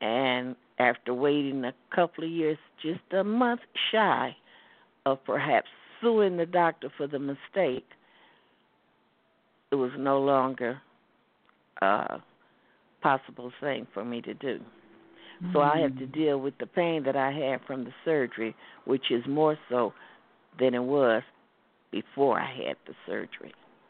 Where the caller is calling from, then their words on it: Detroit, Michigan, United States; from Detroit.